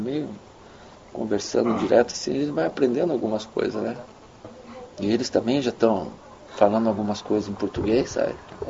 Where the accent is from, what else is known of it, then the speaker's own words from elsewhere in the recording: Brazil; É tudo, é tudo, porque a gente é brasileiro e eles esperam do brasileiro 100% ter o que você dê já